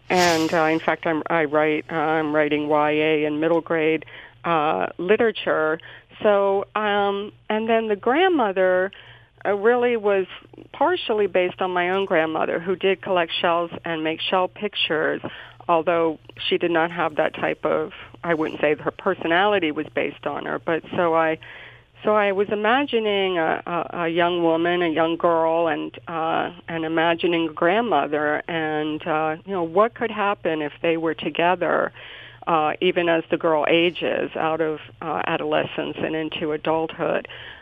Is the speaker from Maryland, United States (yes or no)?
yes; Silver Spring, Maryland, United States; Well, I grew up in Silver Spring, Maryland.